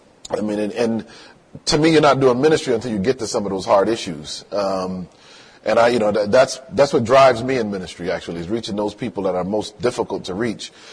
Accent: Hartford, Connecticut, United States; also born or lived in Miami; I grew up in Connecticut, in Hartford, with actually one of my good friends from childhood is here, Yoka, and actually, I forgot how cold it gets living in California and Miami

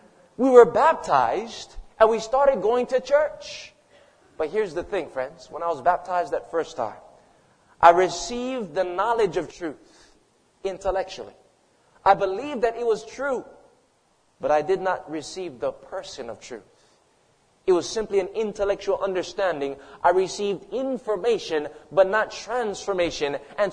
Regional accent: Wailua, Hawaii, United States; I would break into people's houses growing up in Wailua on the other side of the mountain.

